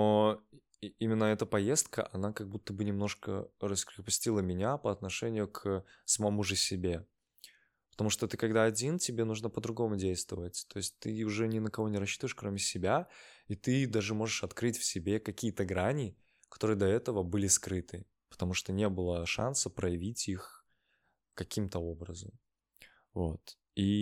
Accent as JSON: {"language": "Russian", "region": "Minsk", "country": "Belarus", "tie": "born or raised there", "said": "наслаждался Минском, моим любимым городом, одним из точно, моим родным городом."}